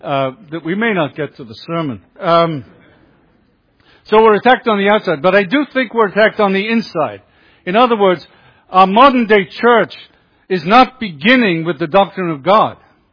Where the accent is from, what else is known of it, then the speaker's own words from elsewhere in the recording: United Kingdom; You can tell a little by my accent that I'm from the UK.